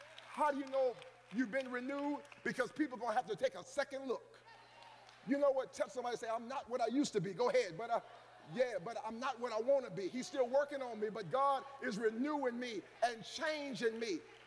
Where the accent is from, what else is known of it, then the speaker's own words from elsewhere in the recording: Longwood, Ohio, United States; I'm from Longwood. They tore Longwood down. I rolled past Longwood.